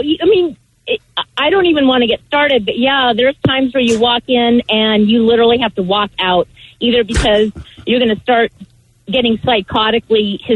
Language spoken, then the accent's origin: English; California, United States; moved away as an adult; And I grew up in California, but since I moved up here for college, then the whole weather thing was different.